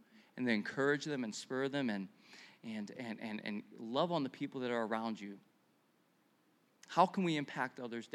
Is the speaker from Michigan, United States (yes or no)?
no; Pennsylvania, United States; Hello, we grew up in Pennsylvania. There's a lot of potholes.